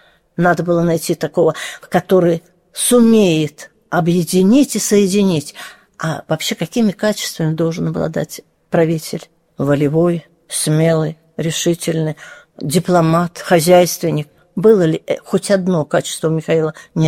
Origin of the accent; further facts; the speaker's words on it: Moscow, Russia; сама москвичка родилась, и родители в Москве, то есть корни московские